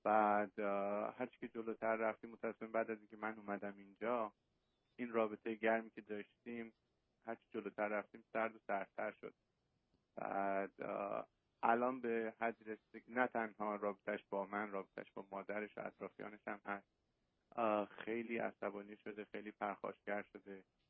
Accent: Iran; moved away as an adult; من 5 سال با خانمم ازدواج کردم، از ایران اومدم و الان 5 سال اینجا هستم

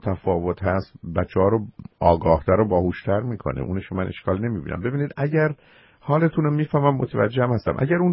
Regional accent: Iran; شاید که مقدار به دلیل اینکه ما ایرانی هستیم، اگر اون محیط ایرانی نباشه

